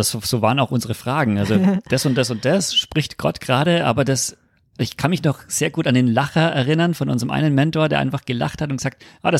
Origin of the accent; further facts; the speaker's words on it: United States; Also ich bin Amerikaner